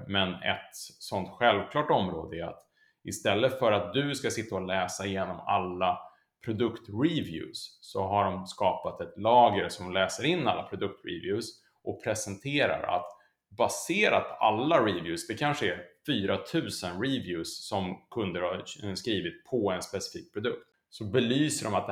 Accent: Sweden; Ja, nej, men som svensk så är det klart att man känner till er.

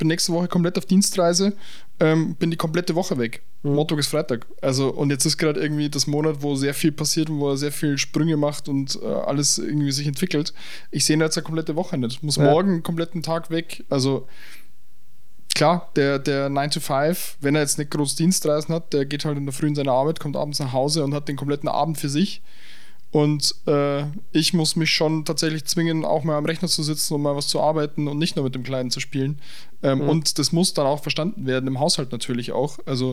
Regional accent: Germany; moved away; ich meine, ich bin ja ursprünglich Deutscher hier

